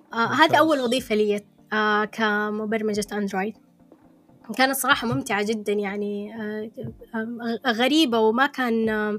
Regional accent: Saudi Arabia; وفي كمان عندنا بالسعودية

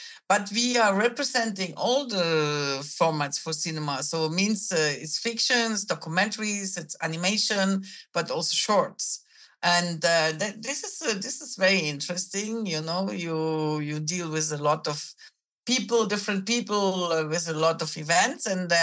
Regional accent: Germany; English is a second language; I grew up in East Germany and in a little city, not so far from the Czech border.

